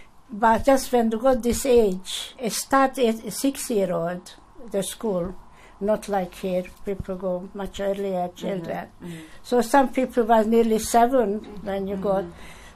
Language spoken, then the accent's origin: English; Budapest, Hungary; born there; English is a second language; I was born in Hungary, Budapest